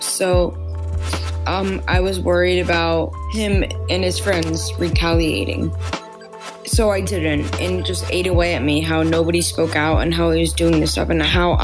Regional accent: Brooklyn, New York, United States; I am 13 years old, and I'm from Brooklyn, New York.

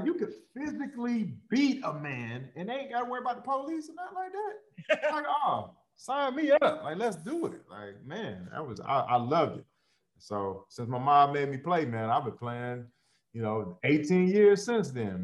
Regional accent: Detroit, Michigan, United States; I'm from the D, man. Detroit. 313. Oh, in the D. Yeah, man. 313, man. East side. The East side. Martin Luther King High School, dog.

